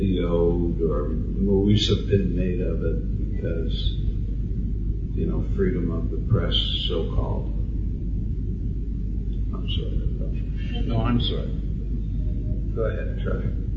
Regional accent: Canada; first of all, I want to let you know that I'm Canadian, I'm not American.

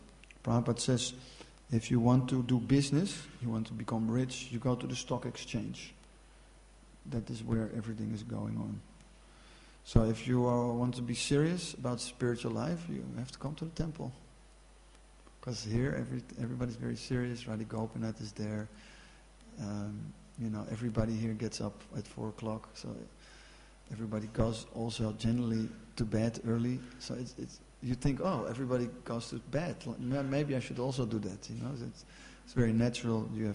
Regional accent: Amsterdam, North Holland, Netherlands; I'm from Amsterdam, so many people, they are a fan of this football club, Ajax

